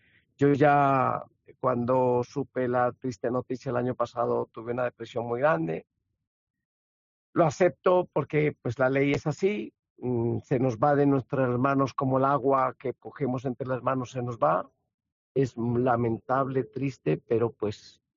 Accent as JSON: {"language": "Spanish", "country": "Colombia", "said": "Es una obligación moral con mi tierra colombiana"}